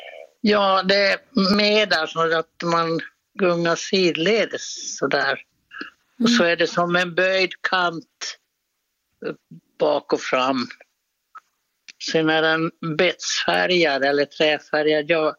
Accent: Nikkala, Norrbotten County, Sweden; Eftersom jag är från Norrland.

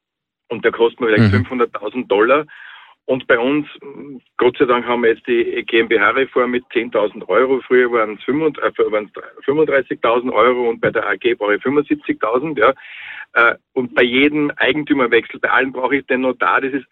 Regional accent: Salzburg, Austria; Ich rufe gerade aus dem Auto an, aber bin aus Salzburg

